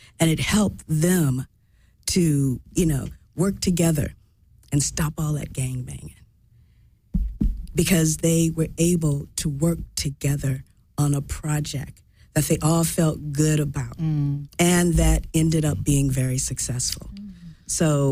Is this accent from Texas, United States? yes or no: no; Chicago, Illinois, United States; I grew up in a very, well, I'm from Chicago, and I don't even need to say anymore.